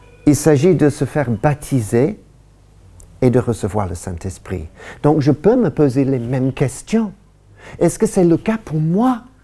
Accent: England, United Kingdom; L'Église de mon enfance, était en Angleterre, était très libérale.

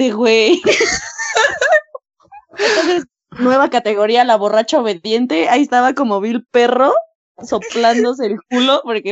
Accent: Mexico; Y ya pues al otro día, como buenas mexicanas, nos fuimos por la barbacoa para bajar la cruda

